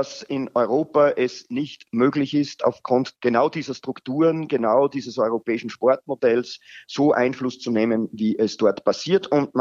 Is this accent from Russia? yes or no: no; Austria; Ich gehe aber davon aus, dass wir in Deutschland und auch in Österreich, wo ich herkomme, aufgrund der 50+1-Regel gut geschützt sind.